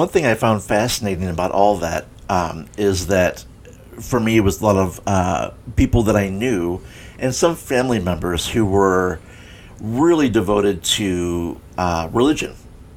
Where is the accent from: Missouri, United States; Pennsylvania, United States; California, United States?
Missouri, United States; St. Louis; it was growing up in St. Louis, loving my city, seeing the faults.